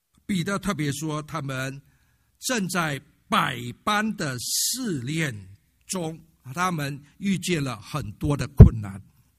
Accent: Malaysia; moved away; 我不再是属于马来西亚的公民，进到马来西亚去探亲。为什么觉得怪怪？因为那是我出生的地方，那是我长大的地方，那属于我的地方。

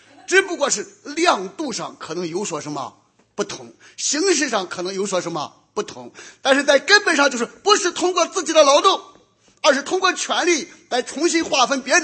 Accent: China; 我们中国人常常献猪头肉过年过节的时候

